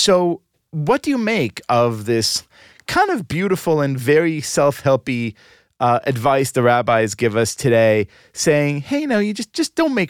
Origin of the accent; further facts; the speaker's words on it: Israel; When I was a young boy growing up in Israel, we had a beautiful Hebrew phrase